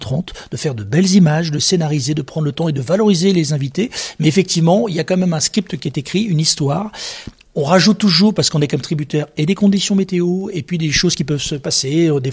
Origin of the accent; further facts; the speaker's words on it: Bourgogne-Franche-Comté, France; Moi, je suis jurassien, donc voilà, évidemment, j'ai une appétence particulière pour le Haut-Jura, voilà, où j'ai de la famille.